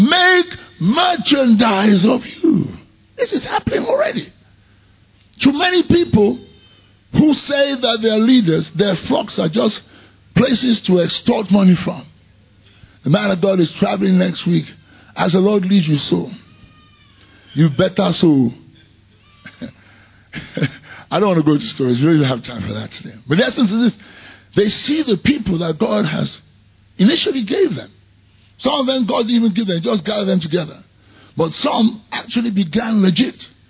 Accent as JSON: {"language": "English", "country": "Nigeria", "said": "Because I'm Nigerian. Jail is for punishment. It's not for rehabilitation."}